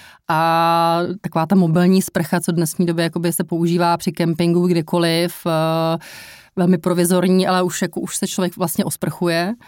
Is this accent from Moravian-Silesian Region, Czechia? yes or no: no; Prague, Czechia; Já jsem rodilý Pražák